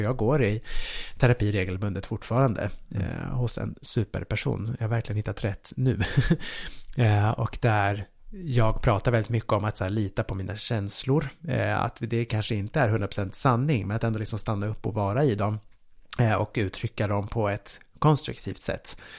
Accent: Nacka, Stockholm County, Sweden; Jag är uppvuxen i Nacka kommun.

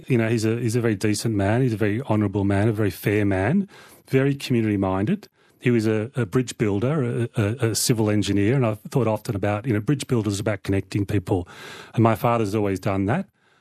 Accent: Victoria, Australia; also born or lived in Melbourne; growing up in a farmhouse behind a levee bank in a bean field by the banks of the Snowy River in a very sort of isolated community upstream of Orbost in far east Gippsland. I was taken there when I was 4 years old.

